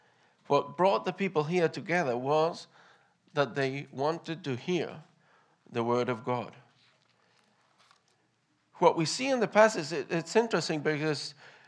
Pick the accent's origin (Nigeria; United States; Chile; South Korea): Chile; And I come from Chile, as you know, and we have our own celebrations.